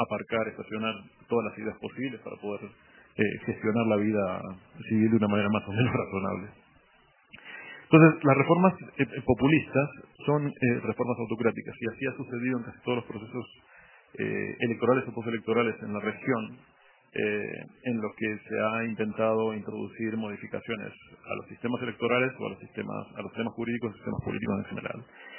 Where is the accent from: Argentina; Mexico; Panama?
Argentina; Soy argentino.